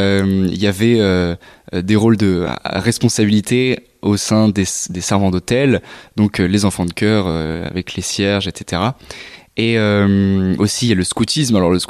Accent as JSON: {"language": "French", "town": "Salon-de-Provence", "region": "Provence-Alpes-Côte d'Azur", "country": "France", "tie": "born or raised there", "said": "moi je viens de Salon de Provence, donc c'est au nord de Marseille. Je suis né à Antony en banlieue parisienne et j'ai déménagé quand j'avais 6 mois et je suis arrivé directement à Salon de Provence et j'ai vécu toute ma vie là-bas."}